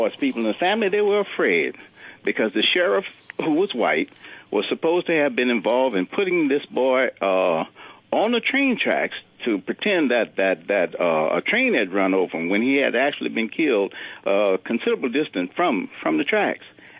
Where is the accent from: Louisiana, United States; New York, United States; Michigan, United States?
Louisiana, United States; I'm 70 years old, and I'm originally from Louisiana.